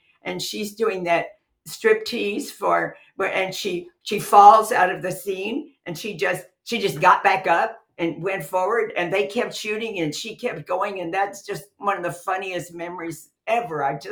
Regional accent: Dallas, Texas, United States; And I should have known more about her since I was from Dallas. But I came home. I was going to school in Denton, which is just down the road.

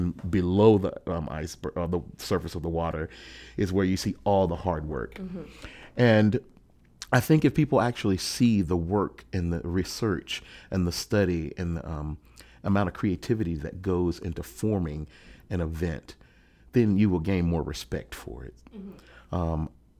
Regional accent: West Blockton, Alabama, United States; born there; I was actually born in a small town about 3.5 hours south of here called West Blockton, Alabama. It's off exit 97.

